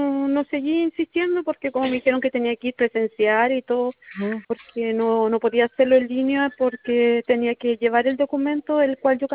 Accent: Buin, Santiago Metropolitan Region, Chile; tenía que presenciar a Chillán porque yo soy de Buin.

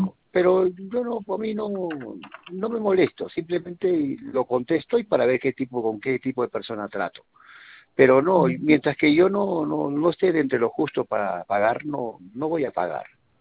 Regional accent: Lima, Peru; now in Arequipa, Peru; Yo soy de Lima, pero radico en Arequipa, voy a visitar a mis padres allá.

